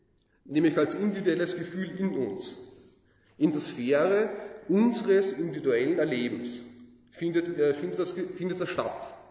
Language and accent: German; Vienna, Austria; Als Wiener könnte ich den Eindruck gewinnen, wenn ich draußen unterwegs bin